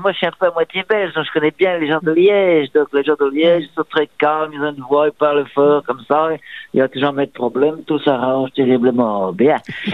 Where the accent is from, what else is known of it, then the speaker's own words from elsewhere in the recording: Roubaix, Hauts-de-France, France; also born or lived in Tourcoing; Je suis né à Roubaix, j'ai vécu à Tourcoing, mais j'avais un père qui parlait comme ça, parce que, et ma mère, qui était parisienne, m'a interdisait de parler comme ça.